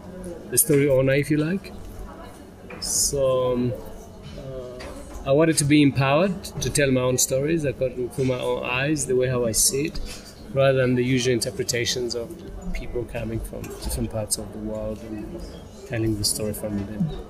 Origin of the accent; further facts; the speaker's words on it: Goma, North Kivu, DR Congo; I was born and raised in Goma and in Congo, under the amazing leadership of President Mobutu.